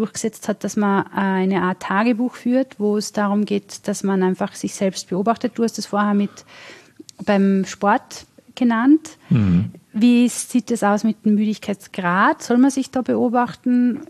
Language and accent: German; Vorarlberg, Austria; Tatsächlich, ich komme aus Vorarlberg.